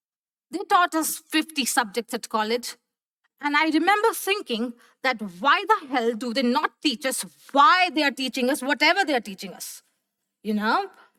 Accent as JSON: {"language": "English", "country": "India", "moved": "as an adult", "lives_now": "Germany", "said": "I'm from India. I graduated from college this year, and I am now a software engineer at Anaconda. And I recently moved to Germany last Thursday."}